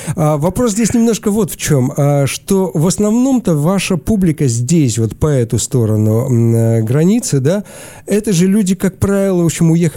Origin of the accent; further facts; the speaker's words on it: Almaty, Kazakhstan; я из Алматы сам